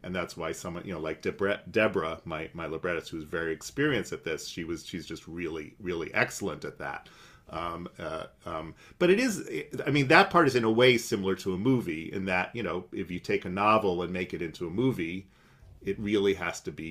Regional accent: United States; Well, no, I'm American, so I'm going to write.

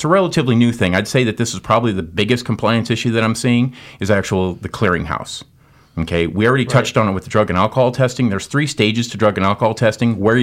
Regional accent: Parkston, South Dakota, United States; I grew up in Parkston, and then we moved.

